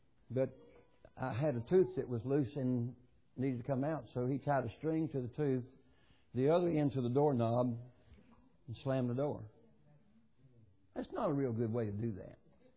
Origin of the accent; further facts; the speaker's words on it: Valdosta, Georgia, United States; And I was raised in Valdosta on Lee Street.